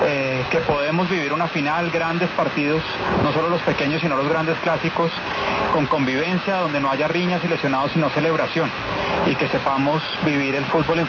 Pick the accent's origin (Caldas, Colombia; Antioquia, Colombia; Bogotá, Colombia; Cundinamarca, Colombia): Bogotá, Colombia; como bogotanos